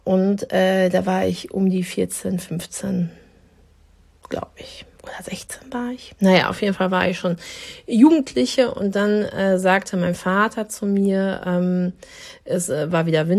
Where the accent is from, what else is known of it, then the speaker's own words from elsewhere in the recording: Dortmund, North Rhine-Westphalia, Germany; weil ich in einem Dorf groß geworden bin in Dortmund, wo eine Moschee stand. Das heißt, also Kopftuch war für mich etwas, was überhaupt zum kompletten Bild von meinem Ort Derne dazugehört hat.